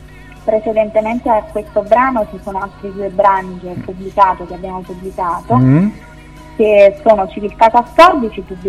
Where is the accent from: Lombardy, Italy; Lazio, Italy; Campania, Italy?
Campania, Italy; Salerno; Perché io sono di Salerno.